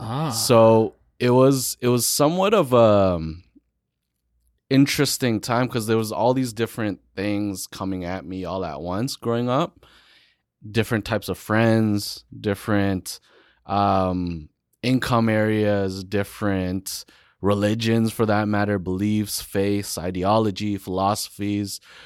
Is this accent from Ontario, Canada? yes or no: yes; Toronto, Ontario, Canada; I was heavily influenced by hip-hop, you know, growing up in Rexdale. I later on got exposed to more house music in the Woodbridge area.